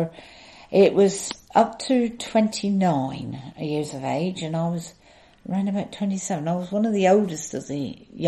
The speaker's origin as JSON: {"language": "English", "town": "Seaton", "region": "South West England", "country": "United Kingdom", "tie": "born there", "said": "I was born in Seaton in Devon."}